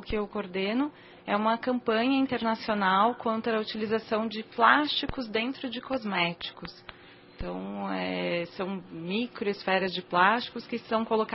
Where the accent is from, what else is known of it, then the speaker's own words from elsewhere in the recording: São Paulo, Brazil; born there; now in Florianópolis, Brazil; Sou daqui, nasci daqui em São Paulo, capital mesmo, e estou morando em Santa Catarina, em Florianópolis.